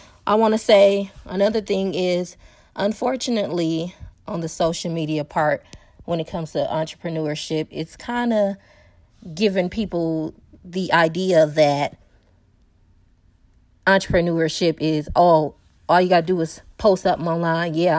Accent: Milwaukee, Wisconsin, United States; Like, for example, in my city, I'm from Milwaukee, Wisconsin.

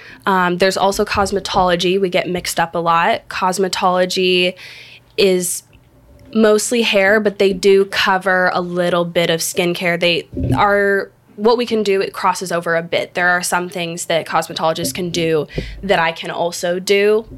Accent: Minnesota, United States; moved away; also born or lived in Arizona; I grew up in Minnesota. Been here for 10 years, though. Went to high school in Arizona

